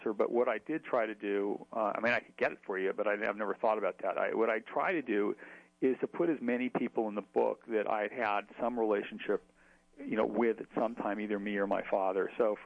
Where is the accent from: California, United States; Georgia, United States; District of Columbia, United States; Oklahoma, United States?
California, United States; Hollywood; Well, there are a lot of stories, you know, of me growing up in Hollywood